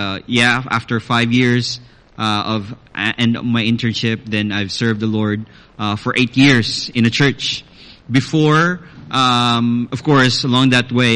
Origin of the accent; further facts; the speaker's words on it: Philippines; We're from the Philippines. Growing up, I grew up in a strongly devoted Catholic family. And growing up, you know, in the Philippines